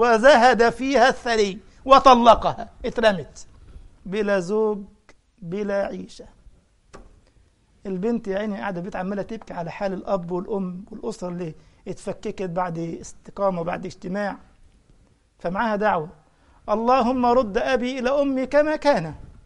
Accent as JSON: {"language": "Arabic", "country": "Egypt", "said": "والله العظيم وقلت لكم من قبل والله اخو ما زلت اقول، كان رجل اعمال كبير جدا عندنا في مصر"}